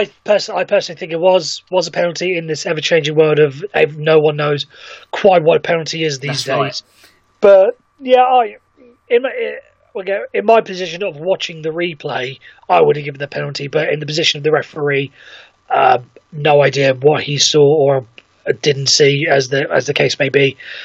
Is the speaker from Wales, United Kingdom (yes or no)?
yes; Wales, United Kingdom; You know, David Brooks, speaking as a Welshman, absolutely love the fact that he's tearing teams apart.